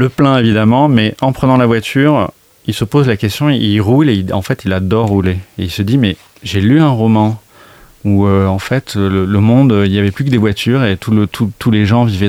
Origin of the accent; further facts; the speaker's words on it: Nouvelle-Aquitaine, France; je viens des Landes, où j'étais élevé dans la forêt, comme un sauvage, presque, parce qu'on était... du côté d'Aurigne, en fait, dans une maison perdue dans la forêt.